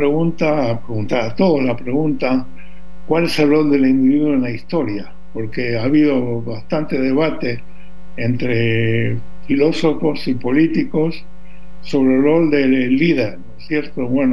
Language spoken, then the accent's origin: Spanish; Buenos Aires, Argentina; born there; yo digo vos porque, como porteño de nacimiento, tu uruguayo todavía no se me pegó